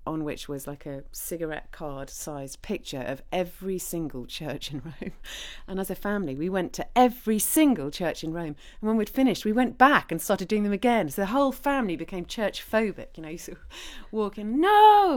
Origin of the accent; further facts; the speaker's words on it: Hong Kong; born there; also born or lived in Zambia; I was born in Hong Kong.